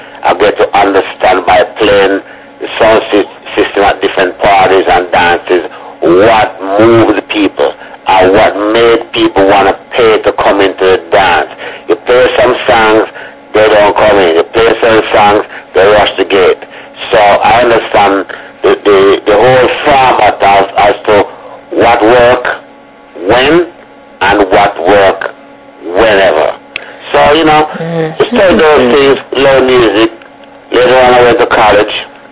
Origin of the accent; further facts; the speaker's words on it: Port Antonio, Portland, Jamaica; I was born in Port Antonio in Jamaica, and from early age I was interested in music.